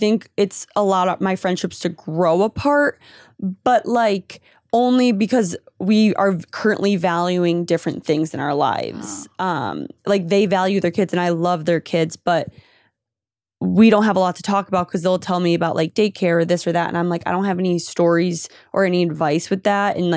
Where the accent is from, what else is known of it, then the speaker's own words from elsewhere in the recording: Minnesota, United States; I grew up in Minnesota. I went to school in North Dakota.